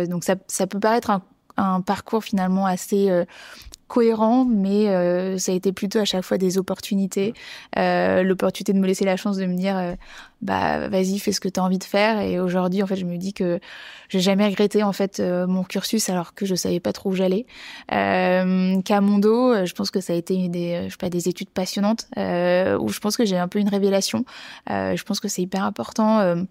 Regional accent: Bordeaux, Nouvelle-Aquitaine, France; Alors j'ai grandi à Bordeaux avec des parents et un frère, on va dire.

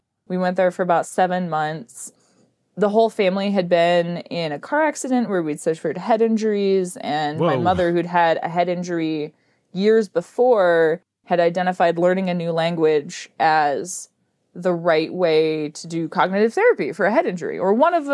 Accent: San Francisco, California, United States; born there; So I was born in San Francisco to a couple who were originally from Kansas who met in San Francisco.

